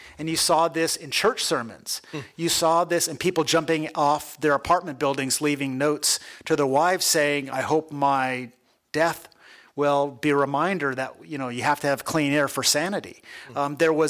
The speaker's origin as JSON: {"language": "English", "town": "Pasadena", "region": "California", "country": "United States", "tie": "born or raised there", "said": "My hometown, Pasadena, probably went the most insane"}